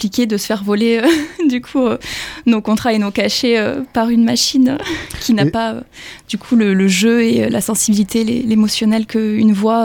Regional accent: Florac, Occitanie, France; now in Toulouse, France; Donc, moi, je suis à la base de Florac / Saint-Étienne-Vallée française. Donc, je viens de Lozère. Mais pour les études, je suis partie à Toulouse

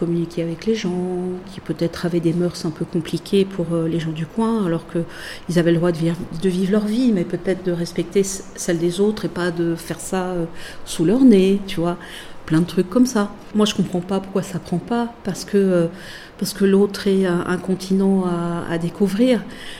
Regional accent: Gabon; born there; Alors moi, je suis née au Gabon.

